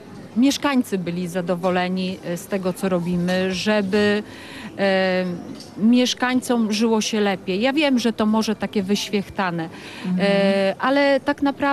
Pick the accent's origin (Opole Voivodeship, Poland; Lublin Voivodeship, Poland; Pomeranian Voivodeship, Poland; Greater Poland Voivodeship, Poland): Pomeranian Voivodeship, Poland; Rytel; Czy tak, ja jestem z Rytla, z tego Rytla.